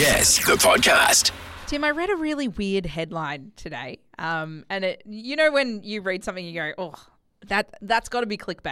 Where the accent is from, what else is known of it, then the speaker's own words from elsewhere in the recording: Melbourne, Victoria, Australia; I grew up in Melbourne, so we had Melways.